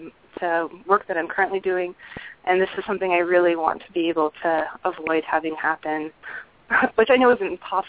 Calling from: Chicago, Illinois, United States; I'm calling from Chicago.

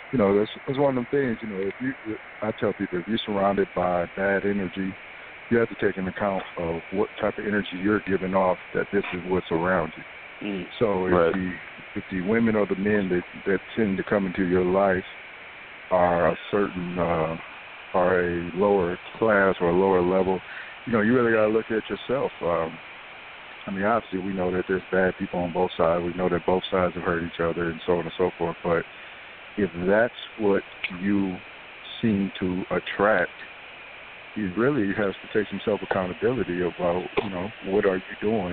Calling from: Ann Arbor, Michigan, United States; Ann Arbor, Michigan.

